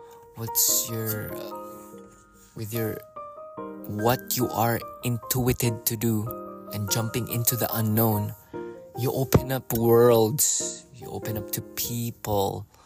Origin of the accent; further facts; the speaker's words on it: Philippines; now in New York, United States; I left a comfortable situation in my home country to discover what has been stirring up my interest. I've always thought that what would it be like living in New York? So I'm here now. But I used to stay in a prefecture or a province in the islands of the Philippines.